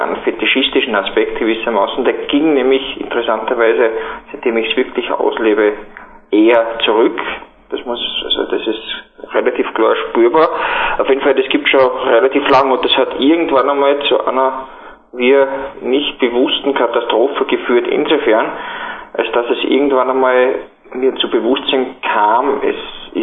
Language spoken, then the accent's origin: German; Salzburg, Austria; moved away as an adult; now in Graz, Austria; Ich lebe in Graz, ursprünglich komme ich aus Salzburg, bin in Graz seit ungefähr doch schon 13 Jahren zum Studieren daher gekommen